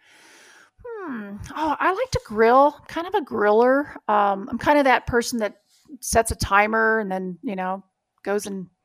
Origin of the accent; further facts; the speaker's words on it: Tell City, Indiana, United States; So that's about as close as most people have gotten to Tell City, Indiana.